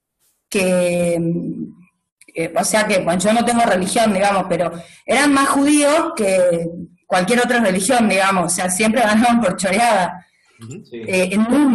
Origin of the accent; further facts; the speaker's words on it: Tucumán, Argentina; yo soy de Tucumán, el gordo tucumano